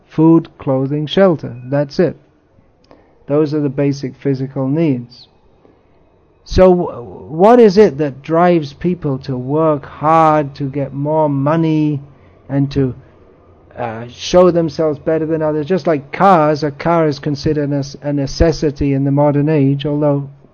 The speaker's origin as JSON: {"language": "English", "country": "United Kingdom", "said": "I'm proud of being British"}